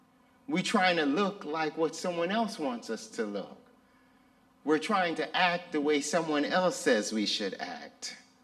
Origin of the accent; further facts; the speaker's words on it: Jamaica; I'm from Jamaica, and I got beat and rhythm in my bones